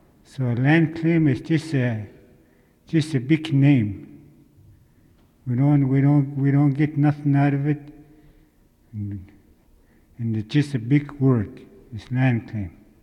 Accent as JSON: {"language": "English", "town": "Minto", "region": "Alaska", "country": "United States", "said": "from Minto, Alaska."}